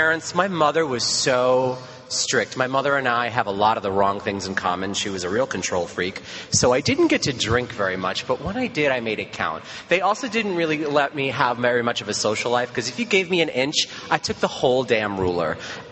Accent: Brooklyn, New York, United States; So I grew up in Brooklyn. I grew up in Sheepshead Bay, Brooklyn.

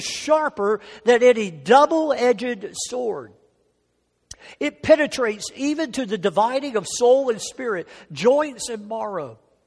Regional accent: Southern United States, United States; but I'm from the South, so I think I have a right to say this.

